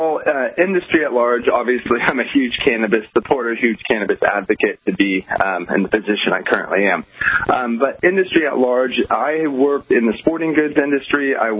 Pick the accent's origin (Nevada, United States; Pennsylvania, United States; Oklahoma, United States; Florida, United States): Oklahoma, United States; now in Los Angeles, United States; coming from the Midwest, where I'm from Oklahoma, I've seen homeless.